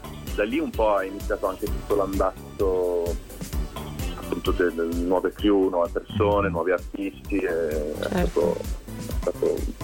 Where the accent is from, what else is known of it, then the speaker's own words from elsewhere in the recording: Trentino-Alto Adige, Italy; now in Milan, Italy; sono un trentino che appunto abita a Milano adesso da un po' di anni